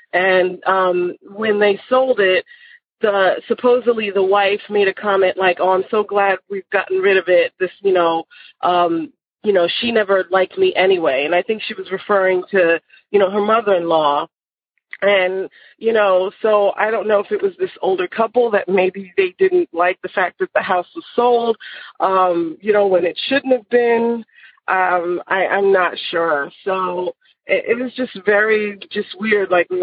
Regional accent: Long Island, New York, United States; that happened to me growing up in Long Island, New York.

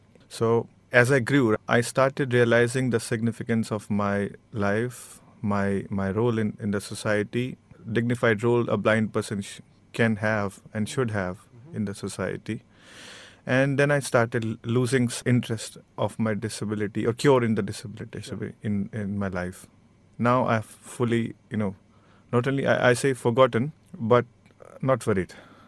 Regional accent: Delhi, India; I was brought up in Delhi only.

